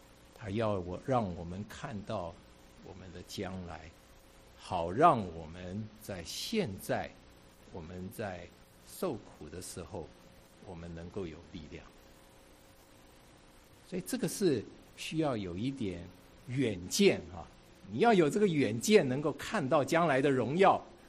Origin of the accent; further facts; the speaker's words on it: China; 其实我们中国人我讲我们世界上很多人都明白这一点啊。我们中国我们也说哈